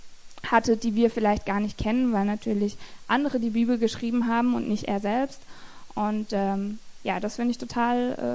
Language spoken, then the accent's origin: German; Stuttgart, Baden-Württemberg, Germany; Irgendwie kamen wir dann in Stuttgart auf die Kirche und das war dann zufälligerweise genau die Kirche, in der ich eben im Kindergottesdienst früher war.